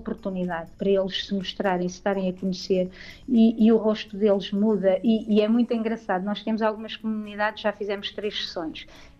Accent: Coimbra, Portugal; now in Leiria, Portugal; não sou de Leiria, eu até sou de Coimbra, vivo aqui em Leiria já há uns anos

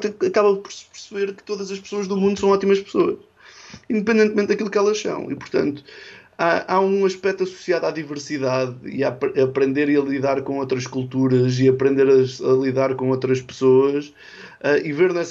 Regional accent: Coimbra, Portugal; o meio onde eu cresci, onde me sinto em casa, que é o meio de Coimbra, não é? Mas um meio, portanto, que é um reflexo de Portugal, portanto, um meio branco, católico, ou de origem católica

